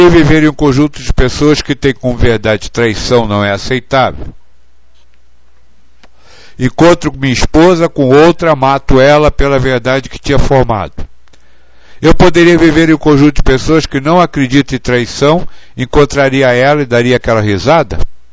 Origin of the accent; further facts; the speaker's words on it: Rio de Janeiro, Brazil; now in Rio das Pedras, Brazil; eu sou carioca, mas hoje estou morando numa cidade chamada Rio das Pedras, que fica a 8 quilômetros de Piracicaba, no interior de São Paulo, é região de Campinas.